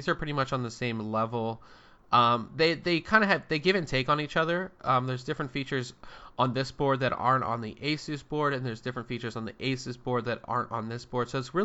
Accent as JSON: {"language": "English", "town": "Pittsburgh", "region": "Pennsylvania", "country": "United States", "said": "I mean, it's black and gold and I'm from Pittsburgh, so"}